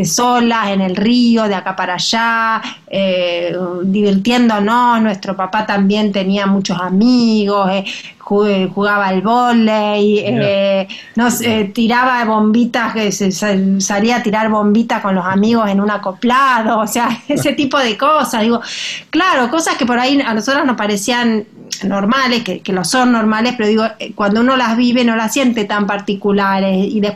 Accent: Rosario, Santa Fe, Argentina; moved away as an adult; now in Buenos Aires, Argentina; Nosotras somos de Rosarinas, nacimos en Rosario y vivimos en Rosario hasta los 20 años, que después nos vinimos a vivir a Buenos Aires.

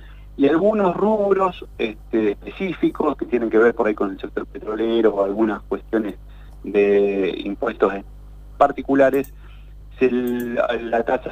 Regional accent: Cutral Có, Neuquén, Argentina; bueno, yo soy de Cutralco.

